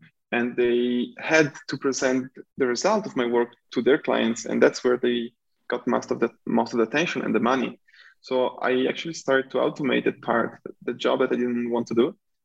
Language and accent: English; Italy; now in China; Yeah, so I'm originally from Italy, the northern part of Italy, between Venice and Milan, the city of Juliet and Romeo. And I went to school actually in Milan